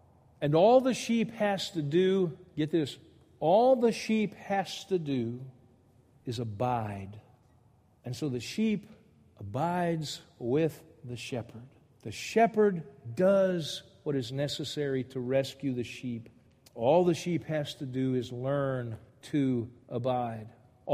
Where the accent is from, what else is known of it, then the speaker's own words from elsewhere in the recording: Louisiana, United States; I grew up in Louisiana.